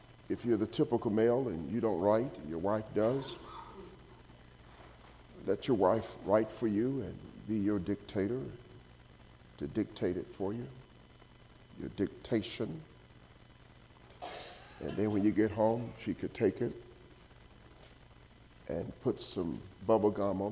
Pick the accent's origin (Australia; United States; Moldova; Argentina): United States; Mississippi; I'm from Mississippi.